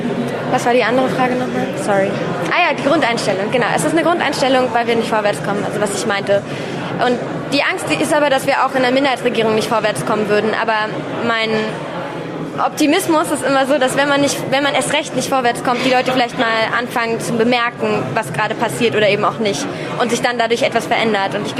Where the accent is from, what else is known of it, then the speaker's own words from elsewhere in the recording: Berlin, Germany; 17 Jahre alt, komme aus Berlin, wohne in Berlin, gehe noch zur Schule